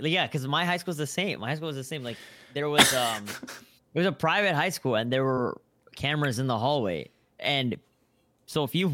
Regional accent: Chicago, Illinois, United States; I'm not even a Bears fan, dude, and I was born and raised in Chicago.

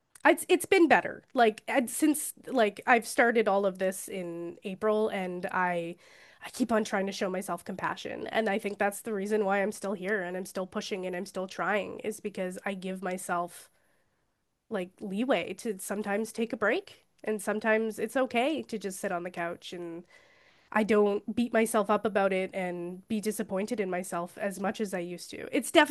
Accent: Ontario, Canada; I'm from Ontario and Nova Scotia's slow paced

